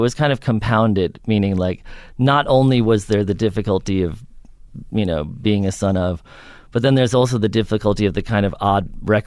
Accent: New York, United States; because I grew up in New York on the Upper West Side

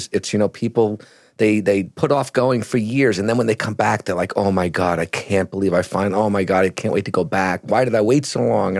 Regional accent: Syosset, New York, United States; I got a job at the new Japanese restaurant in the town I grew up in Syosset, Long Island.

